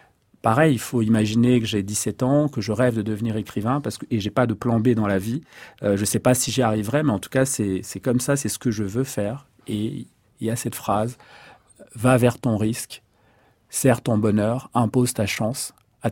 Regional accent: Cameroon; born there; first language fr; Mais je suis né avec le français. Au Cameroun, on parle français et anglais, c'est les deux langues officielles. Lié à l'histoire du Cameroun et de la France, et donc je suis né avec le français.

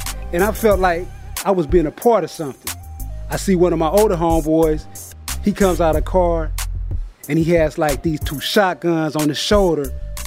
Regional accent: Los Angeles, California, United States; I grew up in South Central Los Angeles. Both parents was in the household. I'm in the middle of 5 siblings.

